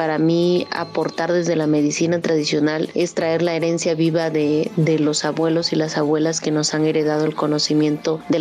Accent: Bajos de Coyula, Oaxaca, Mexico; soy originaria de Bajos de Coyula, Santa María, Huatulco, Oaxaca.

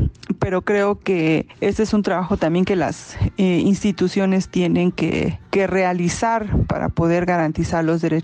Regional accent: Tlacolula de Matamoros, Oaxaca, Mexico; soy zapoteca de Tlacolula de Matamoros

